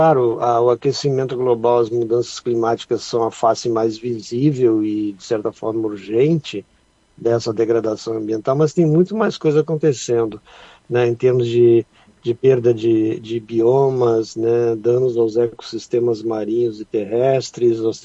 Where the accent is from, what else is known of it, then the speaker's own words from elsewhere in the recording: Rio Grande do Sul, Brazil; Sou gaúcho.